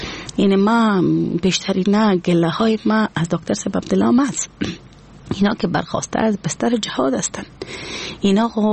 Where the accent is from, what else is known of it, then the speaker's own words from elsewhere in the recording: Afghanistan; از افغانستان هستم